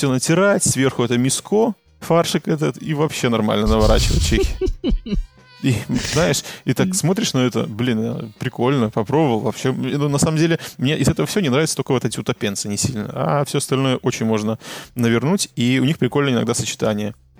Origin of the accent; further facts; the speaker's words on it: Belarus; now in Prague, Czech Republic; ну, я из маленького города, и когда я уезжал еще из Минска, там не было такого обилия разной вьетнамской, китайской, там, я не знаю, индийской еды